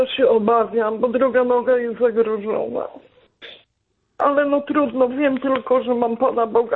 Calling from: Toruń, Kuyavian-Pomeranian Voivodeship, Poland; jestem z Torunia.

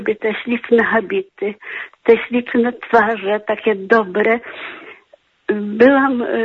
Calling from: Poznań, Greater Poland Voivodeship, Poland; dzwonię z Poznania, ale pochodzę spod Hajec.

